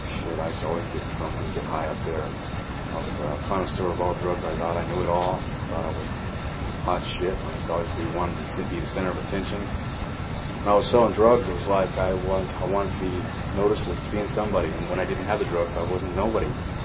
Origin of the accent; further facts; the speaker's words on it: Susanville, California, United States; born there; And I come from California. I'm born in Susanville, California.